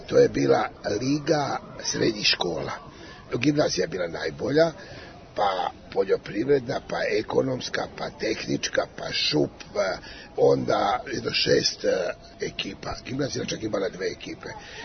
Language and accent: Serbian; Šid, Vojvodina, Serbia; also born or lived in Berkasovo; inače živeli smo u Šidu, rođen sam u Bergasu u Krešida